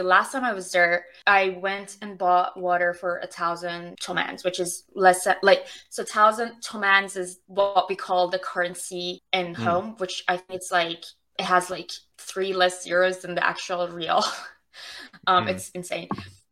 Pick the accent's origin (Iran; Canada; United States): Iran; growing up in Iran, it's this like huge dichotomy of going out in the public